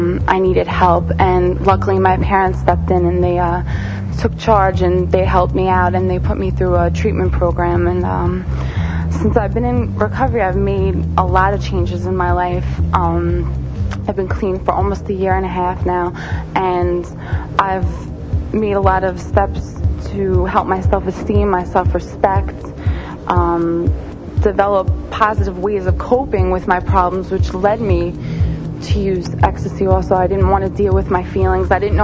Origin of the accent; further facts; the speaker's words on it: New York, United States; I was a cheerleader. I grew up in Long Island, and I was never the type to do these sorts of things.